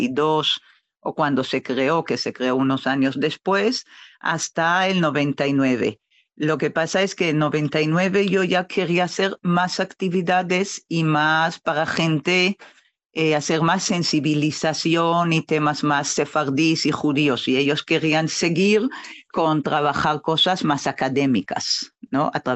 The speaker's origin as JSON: {"language": "Spanish", "country": "Israel", "first_language": "Hebrew", "second_language": "Spanish", "lives_now": "Spain", "said": "al ser de Israel y ser mi idioma materno"}